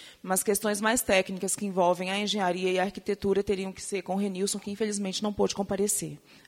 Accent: Veloso, Brazil; não enquanto nascida e criada no Veloso nesse momento

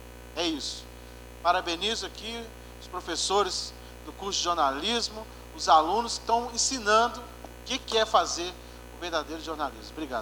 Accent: Minas Gerais, Brazil; Eu sou de Minas Gerais, eu sou mineiro.

